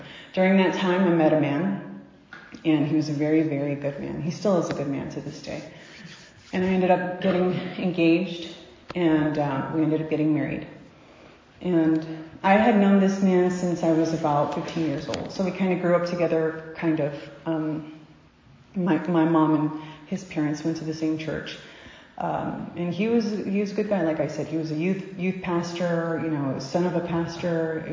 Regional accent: Pasadena, California, United States; I am from Pasadena. I have a home group there.

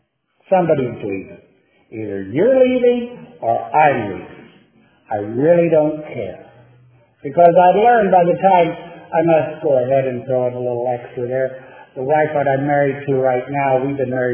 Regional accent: Tennessee, United States; That may sound strange for people in California, but I'm from Tennessee. From the country. I never knew we were poor until we moved to the city.

